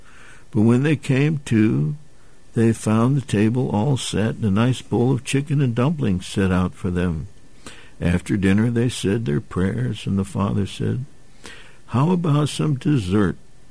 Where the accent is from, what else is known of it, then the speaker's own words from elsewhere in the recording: St. Louis, Missouri, United States; born there; Originally? I was born in St. Louis at the old Lutheran Hospital on Jefferson, Miami.